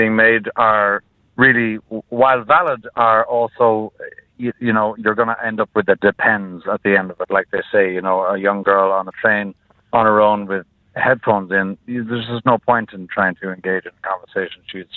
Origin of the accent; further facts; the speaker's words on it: Ireland; moved away as an adult; I'm not from here. I've been living here for 20 years. I'm Irish